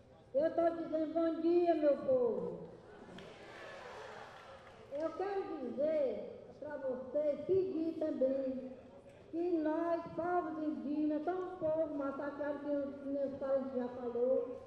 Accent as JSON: {"language": "Portuguese", "town": "Altamira", "region": "Pará", "country": "Brazil", "said": "Altamira, eu sou de Altamira. Eu sou a presidente da Associação Indígena da cidade de Altamira."}